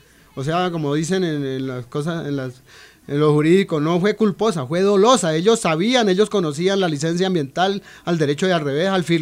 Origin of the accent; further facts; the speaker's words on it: Colombia; yo me niego, como ciudadano colombiano